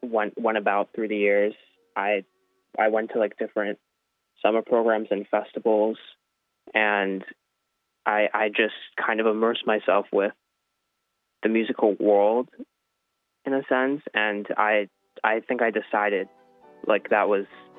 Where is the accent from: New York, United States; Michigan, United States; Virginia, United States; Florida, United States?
New York, United States; New York City; now in Boston, United States; I am from New York City, but living in Boston right now at the New England Conservatory.